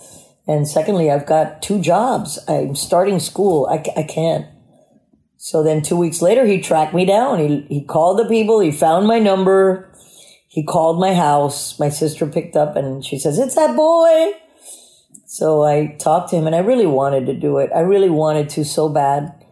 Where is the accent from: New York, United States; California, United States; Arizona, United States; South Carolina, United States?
South Carolina, United States; one of my dad's army buddy's daughter that I grew up with in South Carolina.